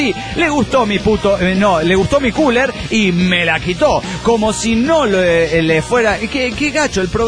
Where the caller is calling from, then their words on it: Tijuana, Baja California, Mexico; de Tijuana, México.